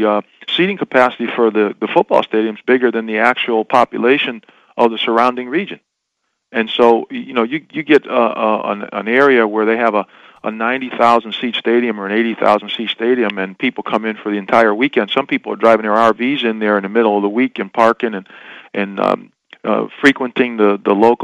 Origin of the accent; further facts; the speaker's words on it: Connecticut, United States; University of Connecticut, when I grew up in the 60s and the 70s in Connecticut, was a regional institution.